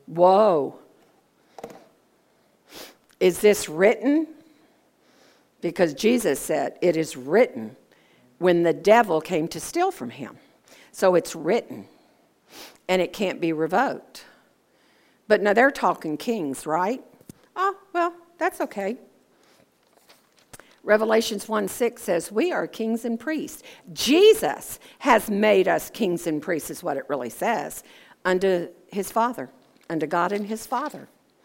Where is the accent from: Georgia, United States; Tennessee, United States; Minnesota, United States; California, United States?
Georgia, United States; I'm from Georgia. It's a hot down here